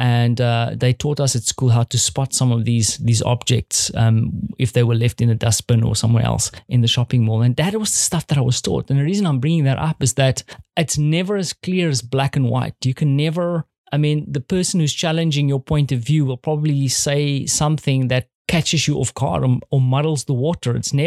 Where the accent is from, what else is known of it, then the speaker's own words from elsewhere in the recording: South Africa; As a South African, I grew up in a South Africa that felt or that had a system that said that a certain skin color had preferential treatment over another.